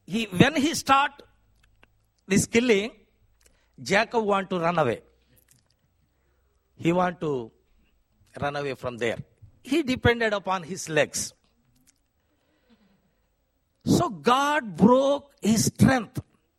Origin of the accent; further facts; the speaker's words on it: India; also born or lived in Kuwait; Even I am Indian.